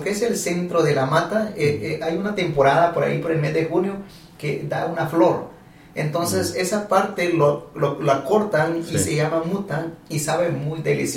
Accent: Guatemala; now in United States; Yo salí de Guatemala el 14 de mayo el 14 de mayo del 99 uh-huh. y llegué a Estados Unidos el 14 de junio de ese mismo año.

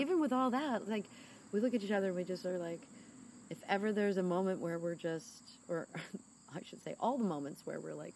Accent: New York, United States; Like because I grew up in New York.

